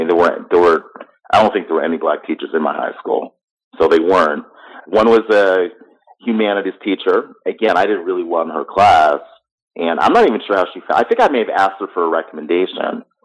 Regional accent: New York, United States; also born or lived in Canada; I grew up in upstate New York. My dad worked at GE for about 13 years. I was born in Canada.

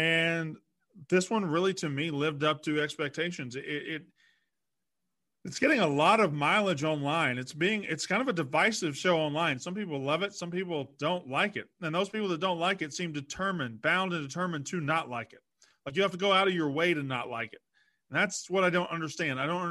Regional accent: Mississippi, United States; now in New Jersey, United States; I grew up in Mississippi. But as of right now, I put my head to pillow every night in New Jersey.

